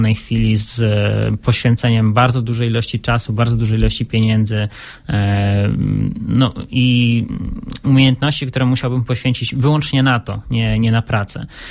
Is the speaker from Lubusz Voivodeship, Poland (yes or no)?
yes; Sulechów, Lubusz Voivodeship, Poland; Ja jestem z Sulechowa i mamy działalność na razie w moim miejscu zamieszkania.